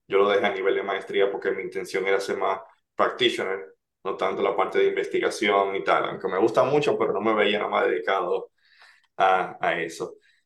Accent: Santo Domingo, Distrito Nacional, Dominican Republic; also born or lived in Santiago, Dominican Republic; Crecí en Santo Domingo y viví un año en Santiago. La verdad hice el sexto grado del colegio en Santiago por un tema de coyuntural, de trabajo de mi padre. Y nos mudamos allá, pero luego retornamos a Santo Domingo.

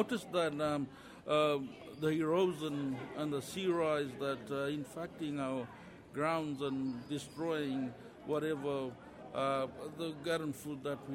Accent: Queensland, Australia; also from Top Western, Gudamalungal Nation, located in the Torres Strait western area, 5 kilometers off the coast of Papua New Guinea.

